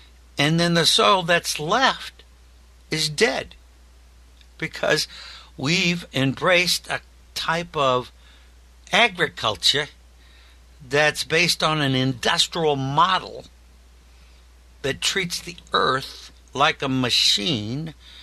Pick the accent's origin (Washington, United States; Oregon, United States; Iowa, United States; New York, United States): Iowa, United States; Des Moines; which was my nickname when we were living together and growing up in Des Moines.